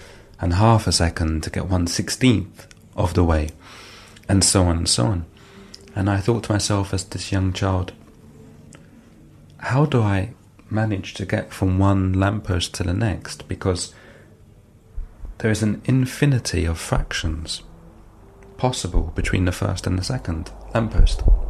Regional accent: London, United Kingdom; I was born and raised in London. And on the streets of London there are lampposts.

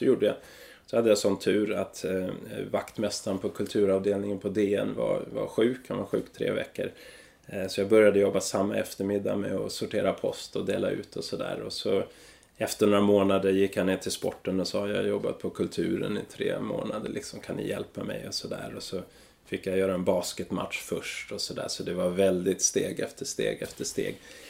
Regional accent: Sweden; also born or lived in United States; de bodde i USA, jag är född i USA, även om jag flyttade hem när jag var 3 år gammal

